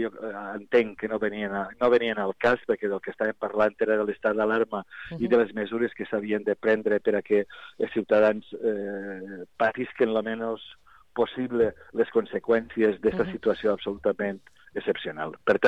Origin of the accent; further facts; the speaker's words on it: Sueca, Valencian Community, Spain; En pobles mitjans, com la Real o el meu poble, Sueca, o pobles més menudets